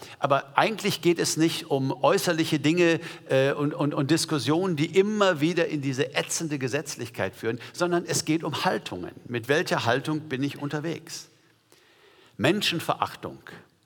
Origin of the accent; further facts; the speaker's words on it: South Africa; ein sehr berühmter Lauf in meiner alten Heimat Südafrika von Durban bis Pietermaritzburg